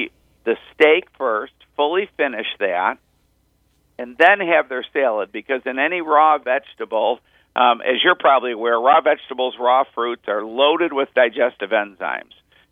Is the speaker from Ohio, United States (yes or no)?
no; Buffalo, New York, United States; now in Florida, United States; I'm from Buffalo, New York, so it would get cold, and it would be fun to eat something warm when we're up north. I live in Florida now